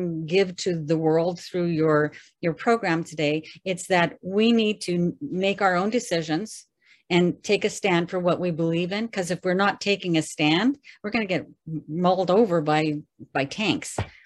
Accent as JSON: {"language": "English", "country": "Canada", "said": "you know, I'm from Canada."}